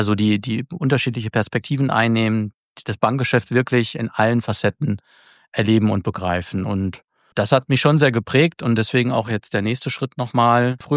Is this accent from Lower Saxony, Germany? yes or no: no; North Rhine-Westphalia, Germany; born there; now in Magdeburg, Germany; ich bin ja gebürtiger Ostwestfale, aber wir haben uns hier sehr schnell sehr heimisch gefühlt.